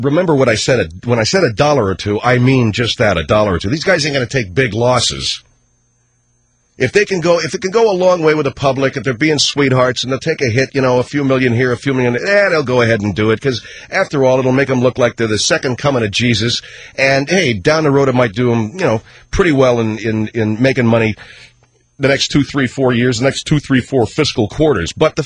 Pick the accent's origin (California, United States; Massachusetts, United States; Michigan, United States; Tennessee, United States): Massachusetts, United States; Boston; There's that gangster image, or should I say gangsta, because I'm from Baston.